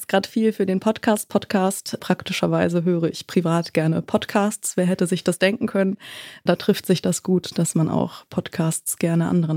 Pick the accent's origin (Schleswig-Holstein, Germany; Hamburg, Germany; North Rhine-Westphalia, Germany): Hamburg, Germany; also ich bin in der Nähe von Hamburg aufgewachsen